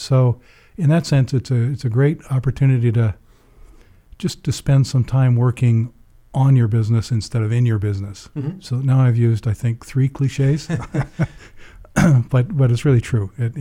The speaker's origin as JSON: {"language": "English", "country": "Canada", "moved": "as an adult", "said": "I came here from Canada 23 years ago for 2 years."}